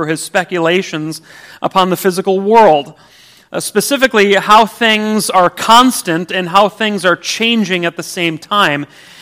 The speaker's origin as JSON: {"language": "English", "town": "Racine", "region": "Wisconsin", "country": "United States", "tie": "born or raised there", "said": "or I grew up in Racine, you got the Root River right there"}